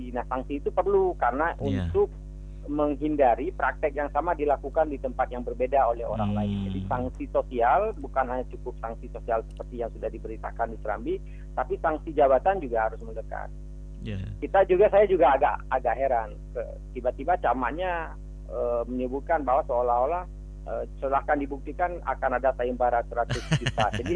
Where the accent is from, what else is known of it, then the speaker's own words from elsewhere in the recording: Aceh, Indonesia; atau di kampung kami di Aceh Barat Daya juga